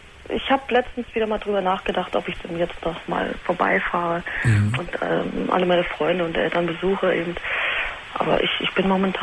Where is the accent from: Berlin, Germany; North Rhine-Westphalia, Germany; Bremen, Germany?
Berlin, Germany; born there; also born or lived in Bavaria; now in Hannover, Germany; Also gebürtig bin ich eine Berlinerin, also nähe Berlin. Dann nach Bayern und dann von Bayern bin ich hierher.